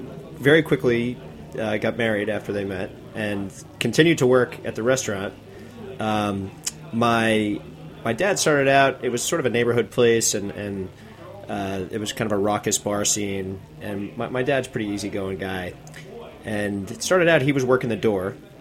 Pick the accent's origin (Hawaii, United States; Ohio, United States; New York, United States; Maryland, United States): New York, United States; New York City; Yeah, I was born and raised in Manhattan. Up in Harlem, actually. Not far from 119th Street and Frederick Douglass.